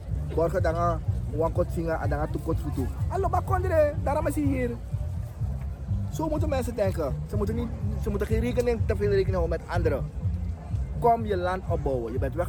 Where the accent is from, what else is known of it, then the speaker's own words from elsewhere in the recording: Suriname; En ik vond het fijn als Surinamer om onafhankelijk te zijn.